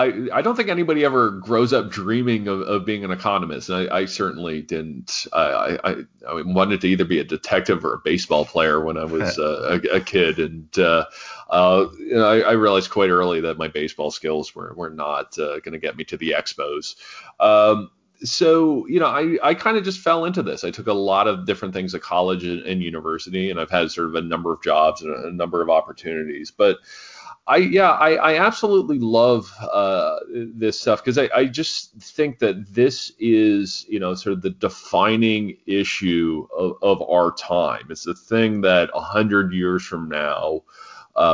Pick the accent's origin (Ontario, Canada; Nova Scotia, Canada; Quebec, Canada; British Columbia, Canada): Ontario, Canada; London; I grew up in London, Ontario, you know, in the sort of East End, you know, by a tire rim factory. You know, I'm just some blue collar kid.